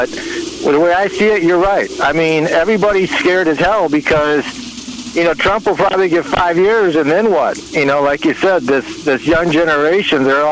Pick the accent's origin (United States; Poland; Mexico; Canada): Poland; If that happens, I'm going to Poland, where my home country is.